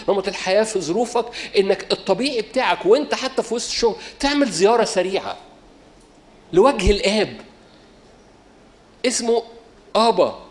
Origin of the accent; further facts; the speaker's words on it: Cairo, Cairo Governorate, Egypt; وماشي بيه بقاله 20 سنه عندنا في القاهره